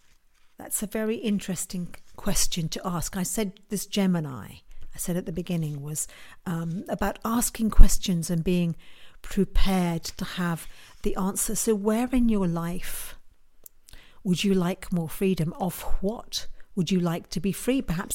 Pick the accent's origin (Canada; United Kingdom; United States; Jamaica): United Kingdom; I'm a Brit, and a lot of them are in the States